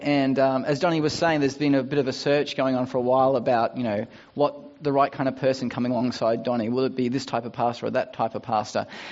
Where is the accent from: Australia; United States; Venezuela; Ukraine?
Australia; Ipswich, Queensland; I'm from Ipswich, same city as Ash Barty